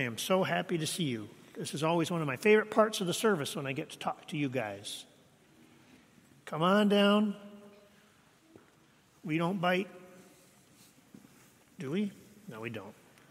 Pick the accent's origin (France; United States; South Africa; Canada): Canada; I grew up in Canada